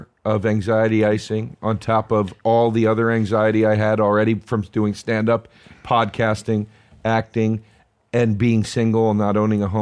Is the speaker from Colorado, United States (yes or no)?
no; Philadelphia, Pennsylvania, United States; I grew up outside of Philly, which was also no walk in the park in the 80s.